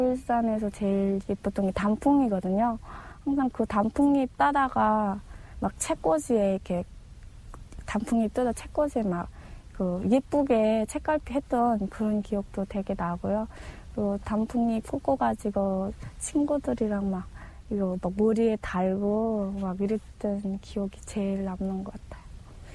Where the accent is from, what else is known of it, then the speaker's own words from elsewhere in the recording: Haeju, South Hwanghae, North Korea; now in South Korea; 저는 부산보다도 너무 가까운 항해남도 해주시 시골에서 자랐는데요. 또 저희 고향엔 되게 북한의 5대 명산인 구월산이 있어요. 그 구월산이 마주 보이는 곳으로 저는 자랐습니다.